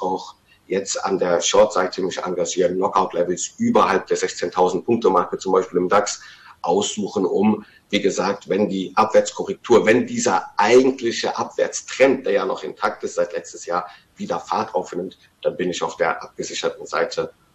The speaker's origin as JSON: {"language": "German", "region": "Rhineland", "country": "Germany", "said": "Also heute als Rheinländer würde ich mich erstmal auf den Tribünen positionieren"}